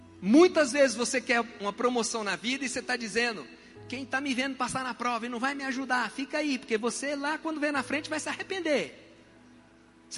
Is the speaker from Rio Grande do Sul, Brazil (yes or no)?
no; Minas Gerais, Brazil; Eu sou mineiro, tá?